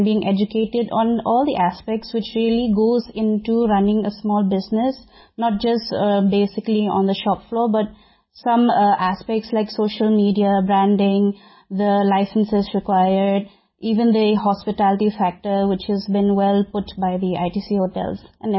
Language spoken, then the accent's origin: English; Meghalaya, India; I'm from Meghalaya.